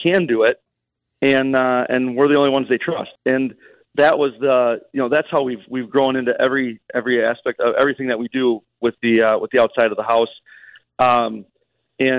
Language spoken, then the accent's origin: English; Oconomowoc, Wisconsin, United States; We, you know, Aaron and I were born and raised in Oconomowoc, so very much southeastern Wisconsin.